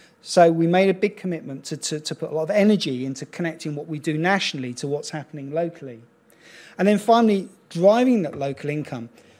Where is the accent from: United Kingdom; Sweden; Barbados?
United Kingdom; South East England; born there; now in North Yorkshire, United Kingdom; Unfortunately, I was born just outside of Slough.